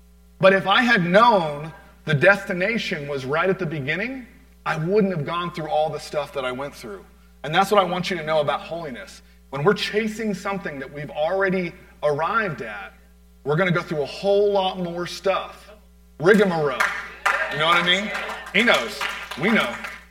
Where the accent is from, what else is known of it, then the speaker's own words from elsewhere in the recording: Florida, United States; Well, it's wintertime, and I'm from Florida, and I'm driving my wife's little Toyota Corolla, okay?